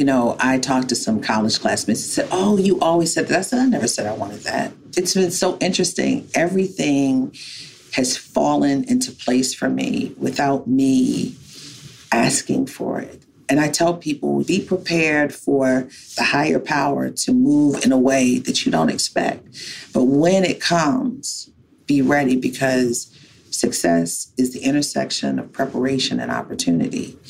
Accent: Baltimore, Maryland, United States; as a little Black child growing up in Baltimore, where they say the word failure is built into our very existence

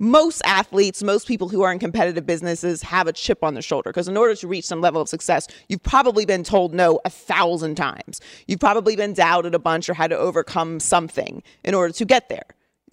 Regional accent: Pittsburgh, Pennsylvania, United States; And listen, I'm from Pittsburgh.

